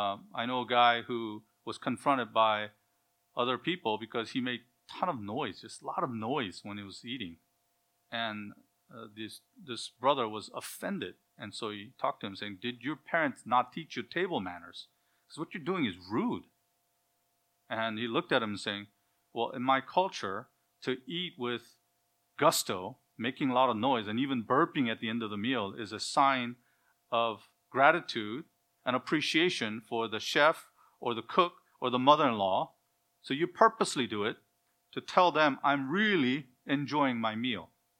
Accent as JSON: {"language": "English", "country": "South Korea", "tie": "born or raised there", "second_language": "English", "said": "I grew up in South Korea, so I read the Korean Bible"}